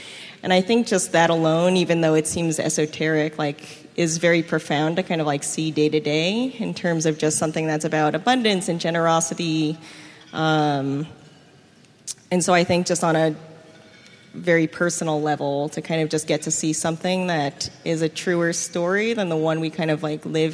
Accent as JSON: {"language": "English", "town": "Long Island", "region": "New York", "country": "United States", "said": "From Long Island."}